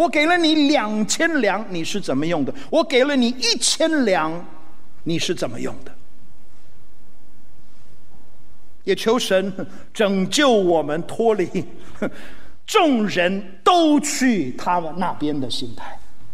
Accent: Taiwan; 其实我在台湾出生长大

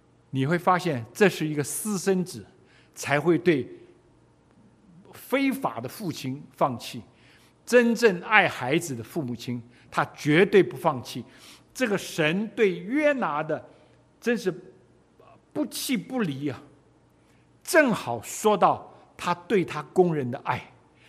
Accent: China; 比咱们中国人更恨日本人的是韩国人，日本人摧残韩国人，摧残的比摧残我们中国人更厉害。

